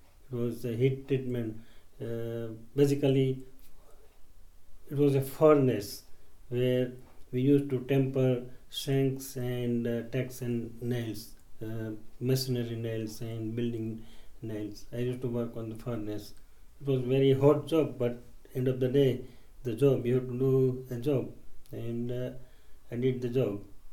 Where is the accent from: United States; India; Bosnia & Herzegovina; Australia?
India; Mumbai, Maharashtra; moved away as an adult; now in Leicester, United Kingdom; Originally, I am from India. I was in Bombay, and I came into this country in 1976